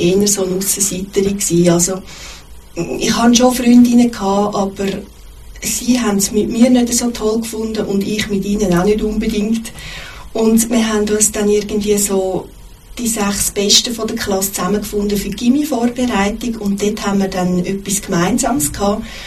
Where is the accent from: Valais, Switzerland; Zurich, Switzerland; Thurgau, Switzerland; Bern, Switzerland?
Zurich, Switzerland; Ich bin 1965 in Zürich geboren und auch dort aufgewachsen.